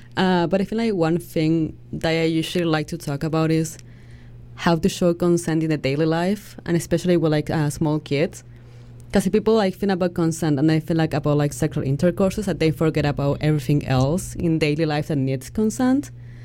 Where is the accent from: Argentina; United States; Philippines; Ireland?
Argentina; English is a second language; And, like, I'm from Argentina. So it's, like, a culture that, like, really is really touchy.